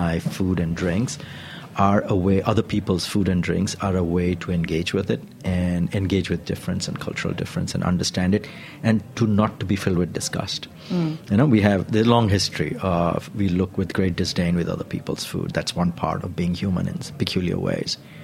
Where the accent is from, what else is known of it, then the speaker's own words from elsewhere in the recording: India; Then I come from India. And in India, we have seen a similar reversal. I'm born into a Hindu family.